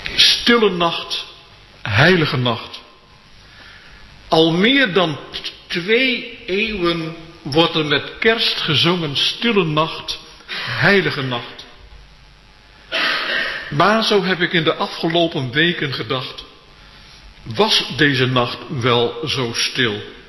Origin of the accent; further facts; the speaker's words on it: Onstwedde, Groningen, Netherlands; ik ben opgegroeid in Onstwedde, een dorp met oude tradities.